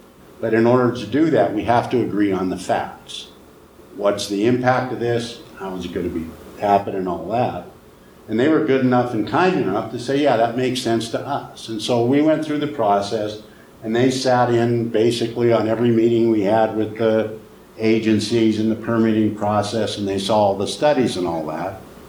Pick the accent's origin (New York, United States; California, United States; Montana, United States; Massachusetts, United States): Montana, United States; Butte; I was born and raised in Butte.